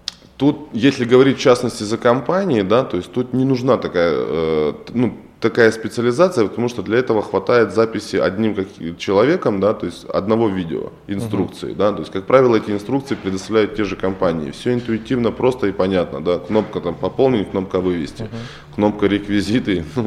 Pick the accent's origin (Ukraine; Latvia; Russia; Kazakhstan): Ukraine; я сам родом с Украины